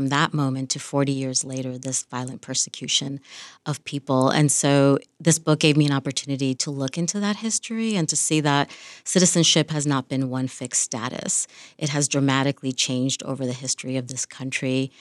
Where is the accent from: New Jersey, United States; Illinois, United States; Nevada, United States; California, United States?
New Jersey, United States; So I like to say I grew up in the United Nations of Latinos, located in New Jersey.